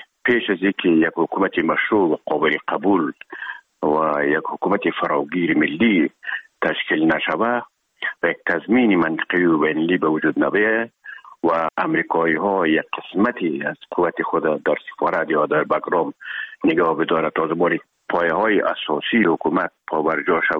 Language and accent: Persian; Herat, Afghanistan